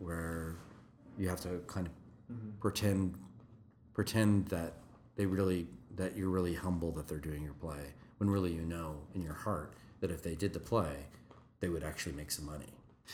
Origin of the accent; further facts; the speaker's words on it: Canada; but I mean, as a Canadian, getting a production in London is very, very tricky.